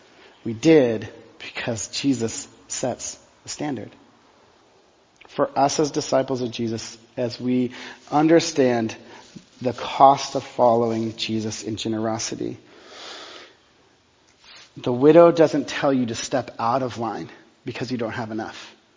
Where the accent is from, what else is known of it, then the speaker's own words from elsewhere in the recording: Texas, United States; I grew up in Texas, and one of the things that we would often do is we'd go out to dinner.